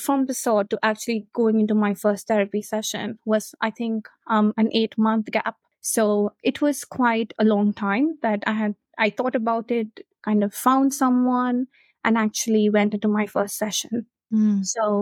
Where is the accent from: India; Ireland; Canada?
India; now in United Kingdom; So I moved from India around 4 years ago, and my social support system, my close friends, of course, weren't around.